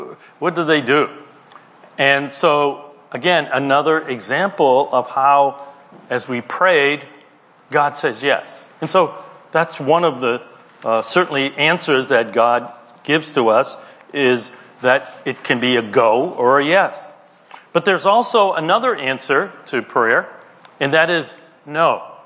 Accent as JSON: {"language": "English", "town": "Cambridge", "region": "Massachusetts", "country": "United States", "tie": "born or raised there", "said": "And I grew up in Cambridge, okay, went to high school in Cambridge"}